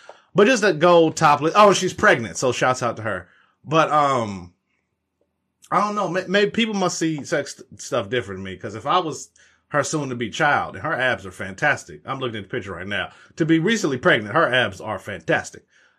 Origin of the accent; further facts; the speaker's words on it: Midwest, United States; I'm from the Midwest. I don't really like the coast like that.